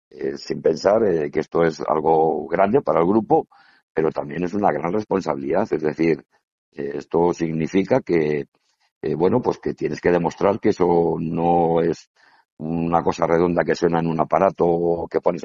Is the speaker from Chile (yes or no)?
no; Extremadura, Spain; es algo que como extremeños nos gustaría el mejorar